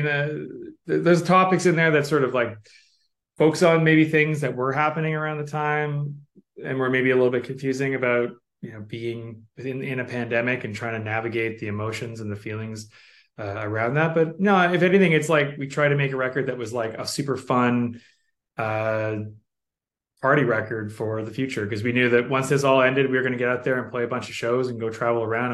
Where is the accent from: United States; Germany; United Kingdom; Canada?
Canada; Saskatchewan; Well, I'm from Saskatchewan, and I was never really a big fan of the X as a kid.